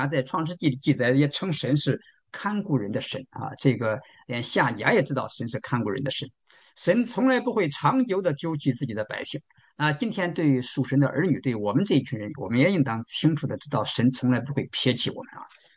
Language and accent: Chinese; Henan, China; 那我小时候在这个河南农村呢